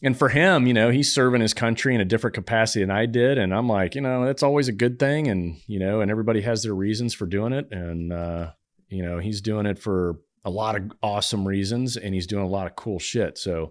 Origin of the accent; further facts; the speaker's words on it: Saudi Arabia; And I grew up in Saudi Arabia and I grew up in a culture that I didn't like.